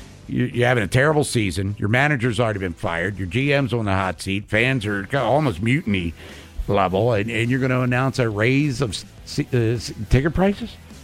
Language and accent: English; Baltimore, Maryland, United States; fellow Baltimorean. Born and raised in Baltimore, grew up on Baltimore Street.